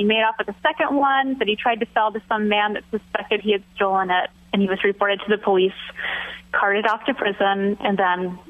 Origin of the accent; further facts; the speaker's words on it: Centralia, United States; Most of the family remained in my hometown, Centralia, but there were a few that strayed